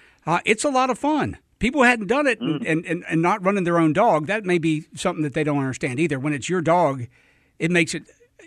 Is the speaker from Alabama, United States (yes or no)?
yes; Alabama, United States; Well, I'm a guy from Southwest Alabama